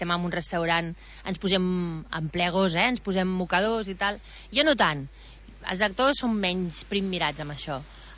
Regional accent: Barcelona, Catalonia, Spain; now in Altafulla, Spain; Mira que jo sóc de Barcelona i, a més, fins a venir aquí vivia a Canaletes, o sigui, el carrer Tallers, que està amb Canaletes, o sigui, més centre i més bullici no es pot tenir

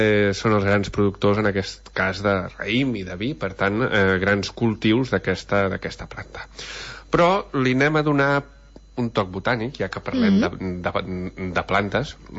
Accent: Catalonia, Spain; Som catalans, sobretot.

